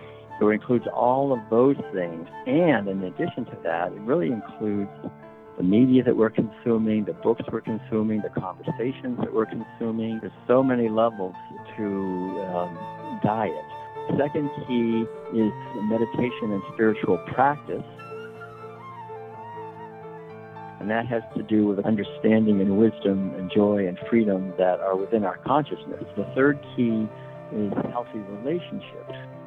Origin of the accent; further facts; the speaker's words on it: Concord, Massachusetts, United States; being born and raised in Concord, Massachusetts, and not too far from Worcester, I learned to swim in Walden Pond